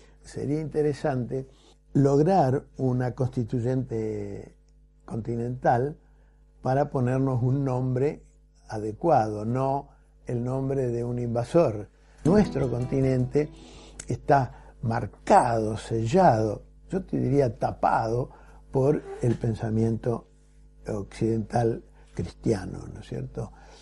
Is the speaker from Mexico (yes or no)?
no; Argentina; la historia nuestra de los argentinos, de los que nacimos aquí, o en Perú, o en Guatemala